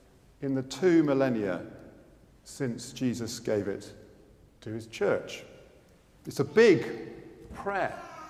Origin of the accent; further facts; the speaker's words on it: South East England, United Kingdom; I grew up in Oxfordshire, not far from Brize Norton, the well-known military air base.